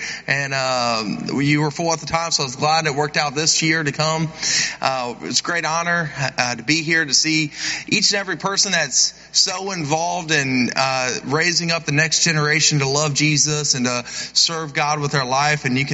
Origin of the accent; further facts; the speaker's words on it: Cincinnati, Ohio, United States; I grew up in Cincinnati, Ohio, grew up in the inner city.